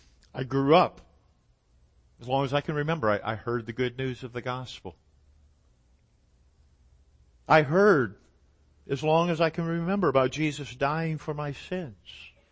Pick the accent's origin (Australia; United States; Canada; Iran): United States; I'm an American. I live in the nation that is the most materially blessed nation